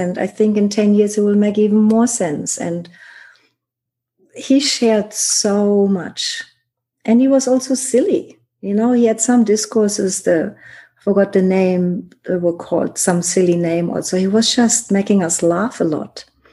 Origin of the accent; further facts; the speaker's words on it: Germany; I grew up in Germany, you know, being very strong